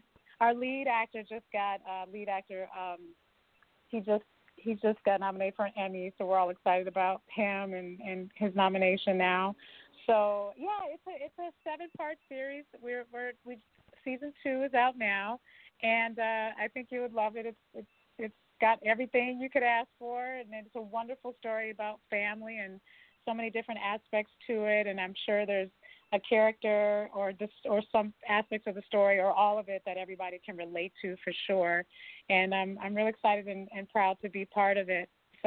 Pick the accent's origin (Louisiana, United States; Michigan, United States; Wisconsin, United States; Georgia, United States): Michigan, United States; Detroit; I'm from Detroit, so a lot of the music that I write and record is also in the house music world and electronic world as well.